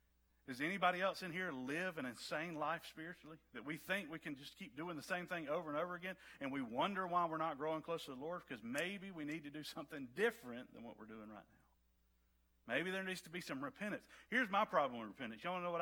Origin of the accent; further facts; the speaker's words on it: the South, United States; I love the South. I'm from the South. Have a tremendous amount of respect for the South